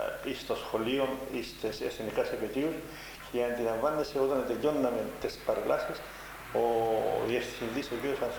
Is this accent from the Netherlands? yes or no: no; Cyprus; Το δημοτικό κατεβέχτας είναι το στο χωριό μου στις Τιέρας.